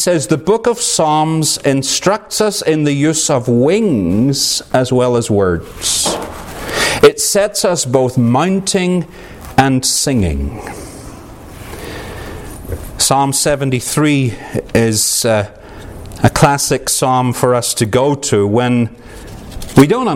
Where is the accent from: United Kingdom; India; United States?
United Kingdom; Northern Ireland; I come from Northern Ireland.